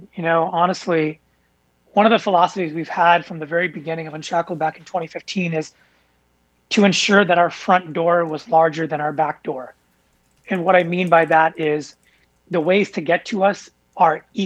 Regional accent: California, United States; I'm born and raised in Silicon Valley, as the son of immigrants that came to the US in the 70s.

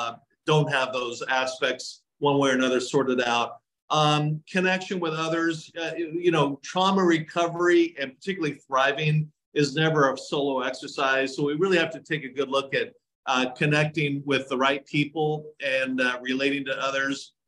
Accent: Fullerton, California, United States; I grew up in Fullerton, and I'll just use a couple examples I have in the book.

